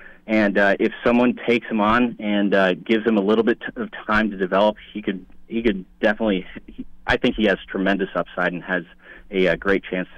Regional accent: Champaign, Illinois, United States; I'm from Champaign originally, where the University of Illinois is.

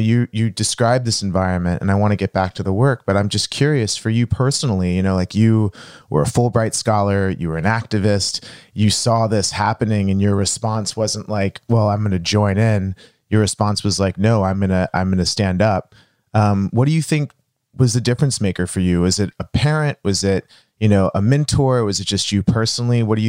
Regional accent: Dallas, Texas, United States; I'm from Dallas, Texas.

